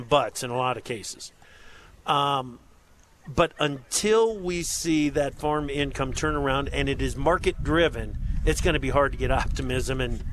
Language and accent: English; Iowa, United States; I'm from Iowa, I'm going to mention those two.